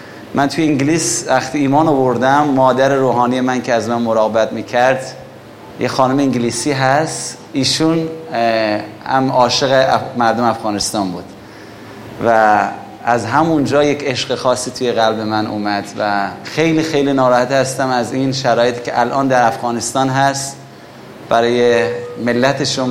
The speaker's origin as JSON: {"language": "Persian", "country": "Iran", "moved": "as an adult", "lives_now": "United Kingdom", "said": "من الان 13-14 سال هست که بیرون از ایران هستم، تو انگلیس ایمان آوردم و به خاطر همین ایمان آوردنم نمیتونم برگردم ایران"}